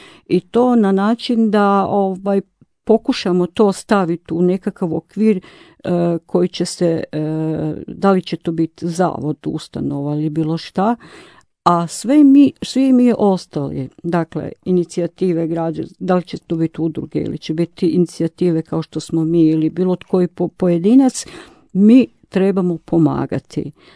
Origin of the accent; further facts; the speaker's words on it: Zagreb, City of Zagreb, Croatia; U gradu, kod nas u Zagrebu, odnosno u Hrvatskoj